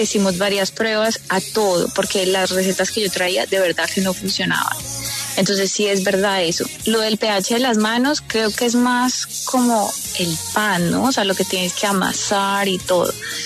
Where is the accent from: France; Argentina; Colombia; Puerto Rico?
Colombia; ¿Quién soy yo, colombiana, para venir a decirles a ellos